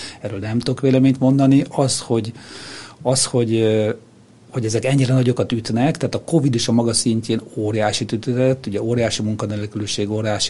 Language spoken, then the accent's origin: Hungarian; Budapest, Hungary; Én Tőzsgyökeres budapesti vagyok, és a COVID alatt nekünk volt Balatonon egy nyaralónk, és akkor oda leköltöztem